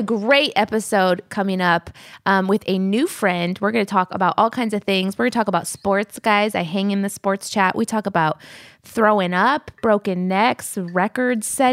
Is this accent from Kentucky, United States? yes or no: no; Indiana, United States; I am from Chicagoland, Indiana.